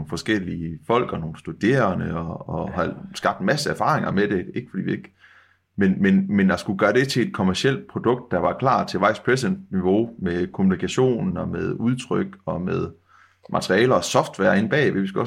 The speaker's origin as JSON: {"language": "Danish", "region": "West Jutland", "country": "Denmark", "said": "vi er jo vestjyder."}